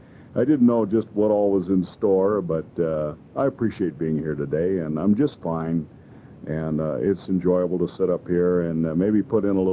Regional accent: North Carolina, United States; moved away as an adult; now in Alaska, United States; Well, Jim, I came up from North Carolina in 1950. I had wanted to come to Alaska

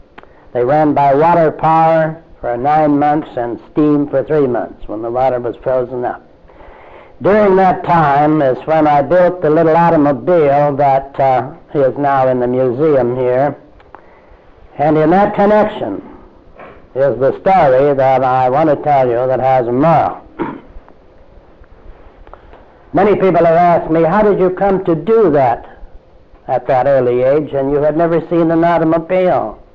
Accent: Snohomish, Washington, United States; When I left my hometown of Snohomish and went down to Seattle in December 97.

